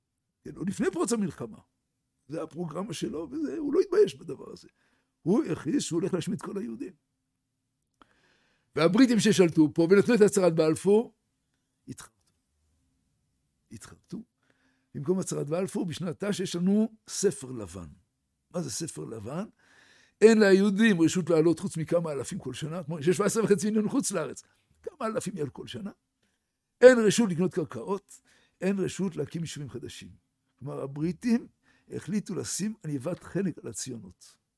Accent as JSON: {"language": "Hebrew", "town": "Halutza", "region": "Southern District", "country": "Israel", "said": "אני בא מאזור חלוצה, כן, חלוצה, חלוצה, עוטף עזה מה שנקרא."}